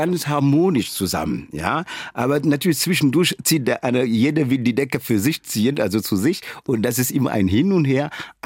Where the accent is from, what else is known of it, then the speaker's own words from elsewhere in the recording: Saarland, Germany; Da sind wir Saarländer und die Senegalesen gleich.